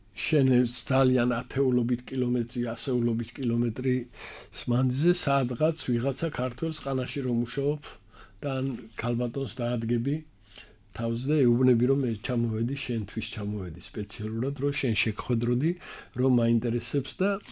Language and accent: Georgian; Jabindzeebi, Adjara, Georgia; მე სოფელში, შუახევის რაიონის სოფელ ჯაბინძეებში ადრე მას ქაშუეთი ერქვა, ქაშუეთში დავიბადე.